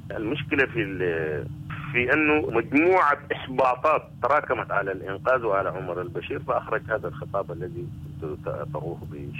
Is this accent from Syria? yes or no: no; Sudan